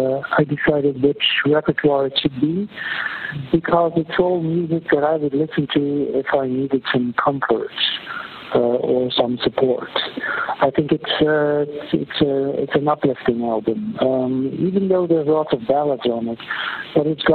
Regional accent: Ghent, Flanders, Belgium; first language Dutch; English is a second language; I'm from Belgium. So even though I live in the southern part of the country now, which is French-speaking, I come from Flanders, from Ghent. And so I speak Dutch.

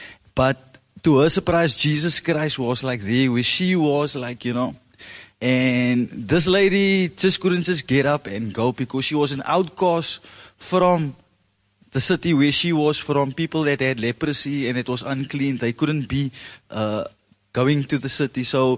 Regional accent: Cape Town, Western Cape, South Africa; I come from the Cape Flats.

